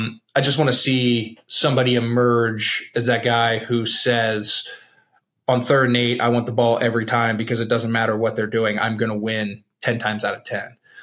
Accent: Charlottesville, Virginia, United States; My dad played at Virginia. I grew up in the Charlottesville area.

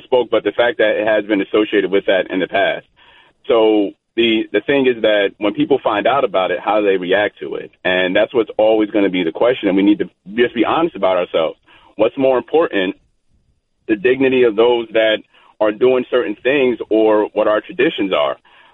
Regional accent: Northeast, United States; I'm from the Northeast, so college football really doesn't resonate that much with us.

